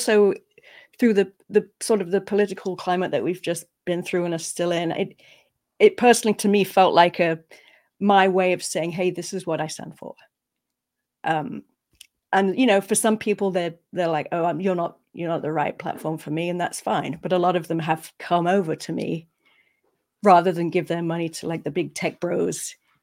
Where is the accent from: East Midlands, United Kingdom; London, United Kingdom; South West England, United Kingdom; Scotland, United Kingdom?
East Midlands, United Kingdom; I'm from the UK. I'm from Sherwood Forest.